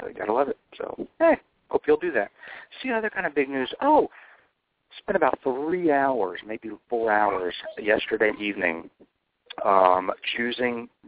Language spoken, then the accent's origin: English; Atlanta, Georgia, United States; launch the tour in Atlanta, my hometown, by doing a national webinar at the CDC headquarters in Atlanta.